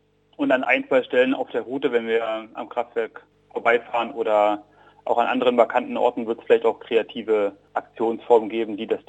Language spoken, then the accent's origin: German; Leipzig, Saxony, Germany; Und so bin ich eben auch dazu gekommen, mich als Leipziger in der Lausitz mit zu engagieren